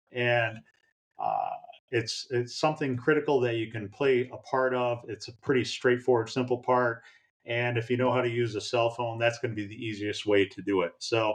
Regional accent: New York, United States; I'm originally from Broome County.

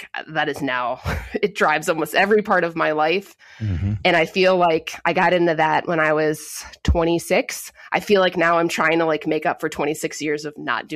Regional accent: Ohio, United States; also born or lived in California / Louisiana / Georgia; Originally from Northeast Ohio, bopped around a little bit in California, Louisiana, and Georgia post-college, and then, you know, landed here 16 years ago

